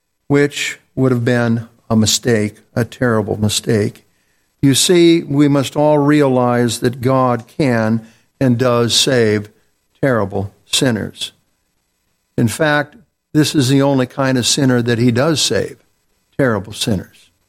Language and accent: English; Phoenix, Arizona, United States; We grew up together in Phoenix, Arizona, and we often did many things together.